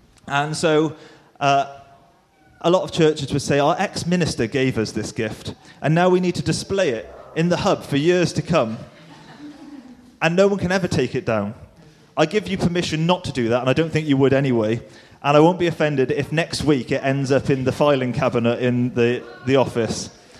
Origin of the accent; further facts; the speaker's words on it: Wales, United Kingdom; One, because you all know that I'm Welsh